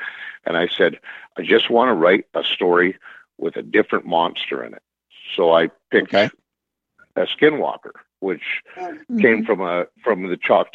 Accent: Canada; hey, listen, just let you know, I'm a writer from Canada.

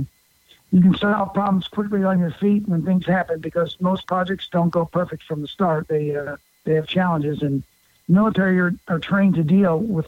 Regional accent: St. Louis, Missouri, United States; now in New Jersey, United States; I'm from St. Louis, and we ended up in New Jersey because of the program Vets for Warriors.

